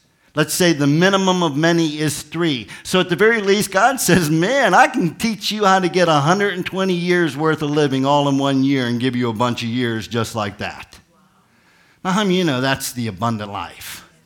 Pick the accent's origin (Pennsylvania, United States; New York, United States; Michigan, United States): Pennsylvania, United States; Pittsburgh; moved away as an adult; As most of you know, and if you don't know, I was born and raised in Pittsburgh. I left here in 1969 to join the Army